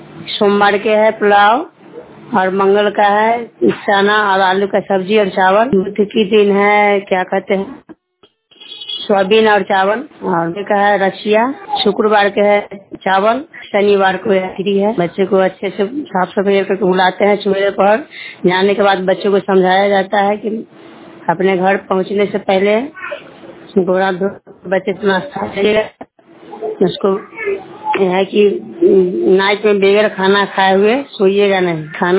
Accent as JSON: {"language": "Hindi", "town": "Chakarsan", "country": "India", "said": "चकरसन के रहने वाली है।"}